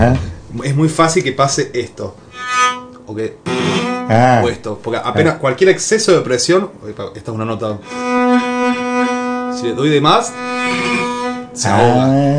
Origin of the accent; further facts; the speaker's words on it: Villa Allende, Córdoba, Argentina; Bueno, yo nací en Villallende, acá en Sierra Chicas.